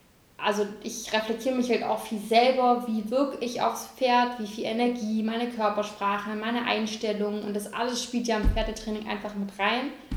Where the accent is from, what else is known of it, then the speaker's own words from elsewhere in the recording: Stuttgart, Baden-Württemberg, Germany; Ich komme aus Stuttgart, genau, und bin auch immer wieder mal im Stuttgarter Raum umgezogen, aber da komme ich ursprünglich her